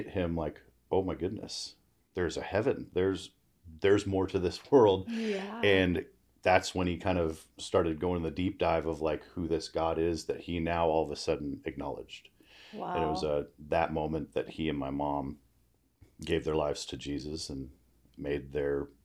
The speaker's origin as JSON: {"language": "English", "country": "Canada", "tie": "born there", "said": "Yeah, I was born in Canada, born into a family of atheists"}